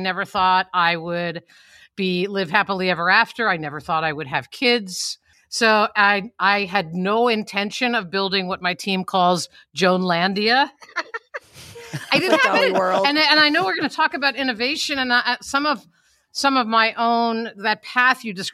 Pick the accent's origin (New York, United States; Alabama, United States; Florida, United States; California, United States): New York, United States; Amityville; I grew up in Amityville, like of the Amityville horror on Long Island.